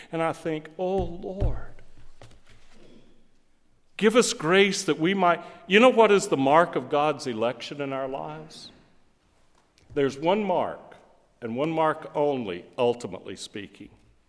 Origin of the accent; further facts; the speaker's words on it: the South, United States; and myriads in the South here. We have a cultural Christianity, not a converted Christianity. And I'm Southerner.